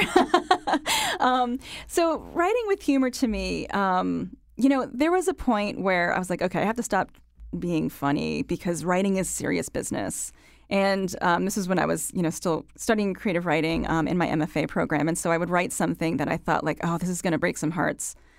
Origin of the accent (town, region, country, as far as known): Connecticut, United States